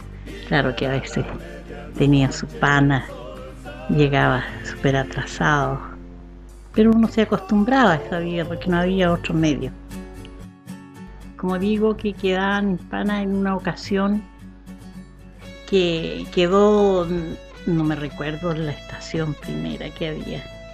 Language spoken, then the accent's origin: Spanish; Rapaco, Los Ríos, Chile; also born or lived in La Unión; edad 82 años, dueña de casa. Nací en La Unión, pero vivíamos en el campo en Rapaco.